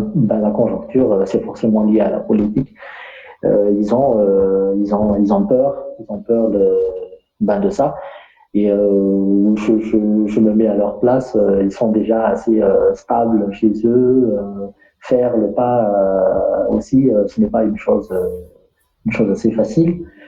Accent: Madagascar; Ce qui me retient à Madagascar, c'est presque toute ma vie. Je suis malgache et j'aime bien ce que je fais ici.

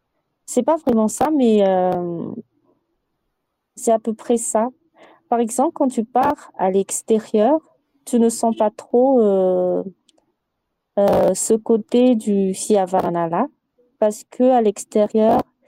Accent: Tsaspanir, Madagascar; Déjà, je suis native de Tsaspanir. Tsaspanir et ses environs s'affirment comme étant des perles rares de Madagascar. C'est un endroit qui n'est pas très connu de beaucoup de gens, mais c'est un endroit qui est prometteur.

